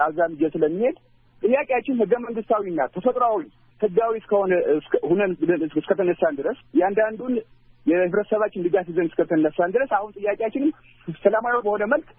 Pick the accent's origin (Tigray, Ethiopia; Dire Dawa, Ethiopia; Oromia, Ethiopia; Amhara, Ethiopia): Amhara, Ethiopia; የአማራን ታሪክ አሁን አማራ ነኝ እያልኩ ነው የአማራን ታሪክ በበለጠ ለማውቅ ያለሁኝ።